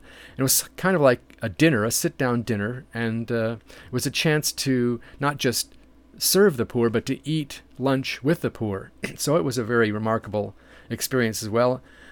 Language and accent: English; Los Angeles, California, United States; Well, I was born in Los Angeles and lived my life down in the Southern California suburbs.